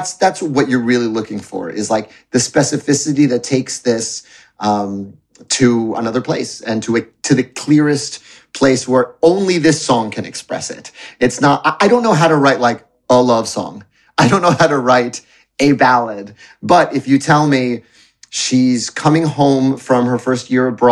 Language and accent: English; New York City, New York, United States; I was born in Roosevelt Hospital in New York City. January 16th, 1980. We lived in NYU graduate housing because my parents were both still in grad school when I was born. And then we moved up to Inwood, just north of Washington Heights, when I was like 2 years old.